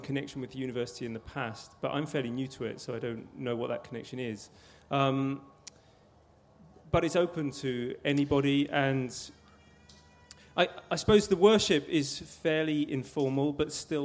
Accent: Bradford, Yorkshire and the Humber, United Kingdom; I'm from Bradford and go to a New Expressions Sunday morning worship called Soul Space.

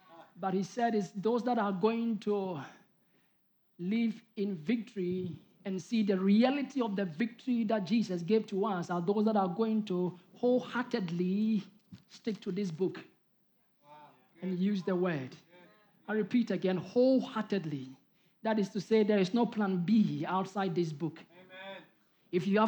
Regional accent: Ghana; One day I went to Ghana. I'm from Ghana. I went to Ghana

